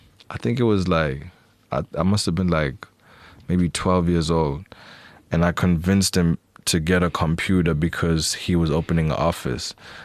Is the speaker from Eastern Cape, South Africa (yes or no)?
yes; Eastern Cape, South Africa; Yeah, I'm from the Eastern Cape. I was born at Bushra.